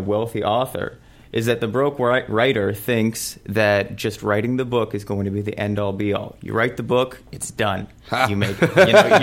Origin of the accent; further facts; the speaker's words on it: Costa Rica; also born or lived in Studio City / Florida / Hawaii / Washington; I was born here in Studio City, but I had lived all over the States. I lived in Florida for a few years. I lived in Hawaii. I lived in Washington. But I grew up in Costa Rica.